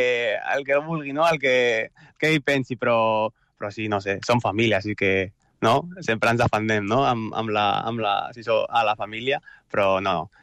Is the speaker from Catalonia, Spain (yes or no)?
yes; Gavà, Catalonia, Spain; jo soc de Gavà, és veí